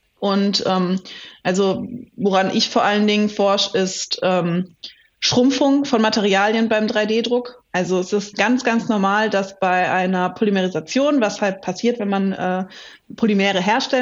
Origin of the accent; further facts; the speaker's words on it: Rhineland-Palatinate, Germany; ich bin ja nicht born and raised Heidelbergerin, ich bin ja Pfälzerin. Wir sagen, glaube ich, Knatzel in der Pfalz.